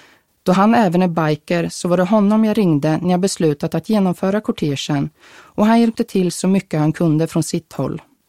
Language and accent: Swedish; Norrköping, Östergötland, Sweden; Artister på scenen när kortegen nådde min hemstad Norrköping.